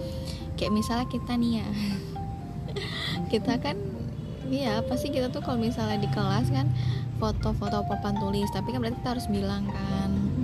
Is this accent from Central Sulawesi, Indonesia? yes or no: no; Bogor, West Java, Indonesia; Oke, kita tuh anak Bogor yang nyasar ke anak-anak Sukabumi.